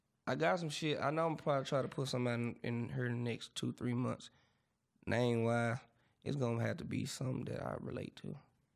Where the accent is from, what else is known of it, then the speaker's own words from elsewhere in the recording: Dallas, Texas, United States; I'm from Dallas. Come to Dallas and see.